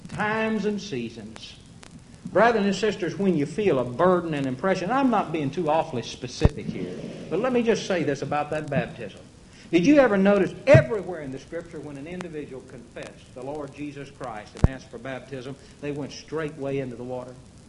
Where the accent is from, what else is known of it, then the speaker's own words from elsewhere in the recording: Kentucky, United States; because I'm formerly from Kentucky, and I can't hack a tomato.